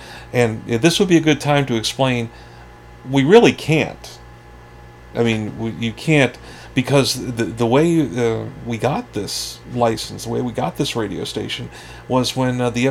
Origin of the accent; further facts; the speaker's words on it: Philadelphia, Pennsylvania, United States; You know, trying to be cool, because I was from the Philadelphia area.